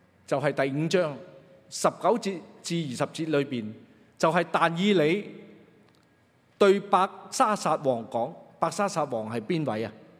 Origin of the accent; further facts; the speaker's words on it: China; 我哋中国人有一句说话叫做无风不起浪，事出必有因。